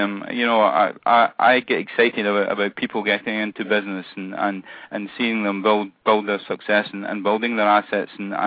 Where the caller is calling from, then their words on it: Cincinnati, Ohio, United States; Yeah, I'm calling from the House Doctors corporate office in Cincinnati, Ohio.